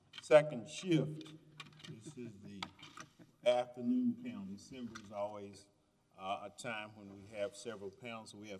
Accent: Louisiana, United States; and I'm from Louisiana. So we have the circuit covered by the three states.

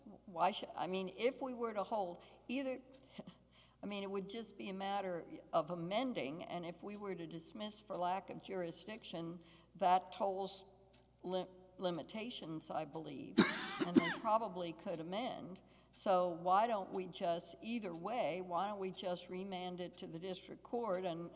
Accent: Texas, United States; I mean, I'm a Texan

